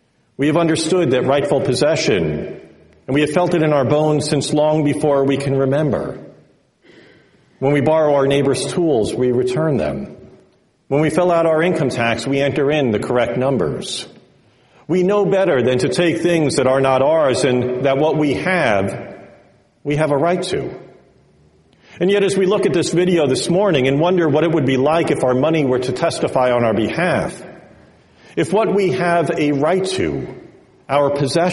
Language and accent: English; Paramus, New Jersey, United States; Most of you know by now that I grew up in Paramus. But what you may or may not know is that my parents' house backed